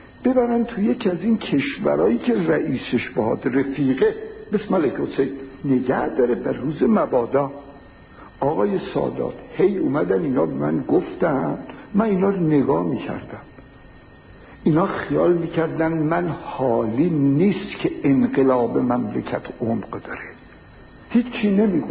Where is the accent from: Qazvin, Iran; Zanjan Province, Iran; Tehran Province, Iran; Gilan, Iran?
Tehran Province, Iran; Tehran; من بچه تهرانم، سنمم از همه شما بیشتره